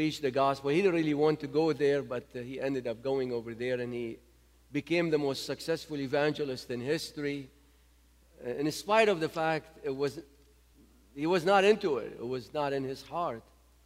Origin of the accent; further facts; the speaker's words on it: Nineveh, Iraq; Not because I come from Nineveh, it's just that's the way it's supposed to be.